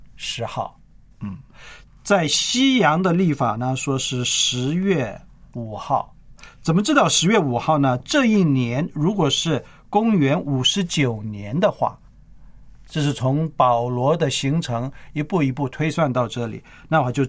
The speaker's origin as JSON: {"language": "Chinese", "country": "China"}